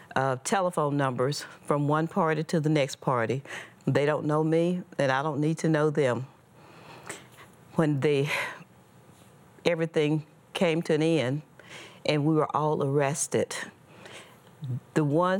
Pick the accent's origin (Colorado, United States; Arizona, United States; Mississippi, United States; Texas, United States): Mississippi, United States; I was born and raised in Mississippi. My mother was no nonsense.